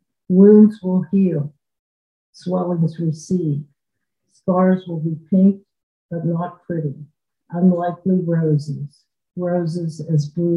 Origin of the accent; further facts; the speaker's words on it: United States; Something that has bothered me a lot as an American Jew is the fact that many of my own people do not fully grasp or carry with them the horrible lessons of the Holocaust.